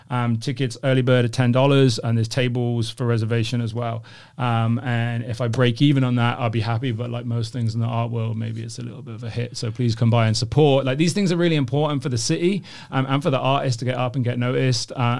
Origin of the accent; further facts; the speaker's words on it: Worcester, West Midlands, United Kingdom; moved away as an adult; also born or lived in London; now in United States; From a place called Worcester originally. So, you know, Worcester sauce, that's a real place. But I moved to London in 2008, I think. So good 8 years in London, good 8 years in LA, and then I think 3 years here.